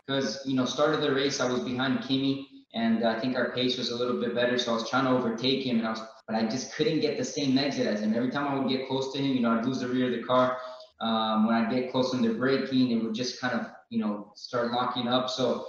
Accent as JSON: {"language": "English", "town": "Miami", "region": "Florida", "country": "United States", "tie": "born or raised there", "said": "You know, I was born and raised in Miami."}